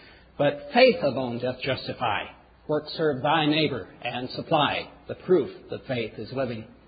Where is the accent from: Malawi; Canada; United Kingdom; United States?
United States; Watts Creek, Iowa; from Watts Creek, Iowa, a place that very few have heard of.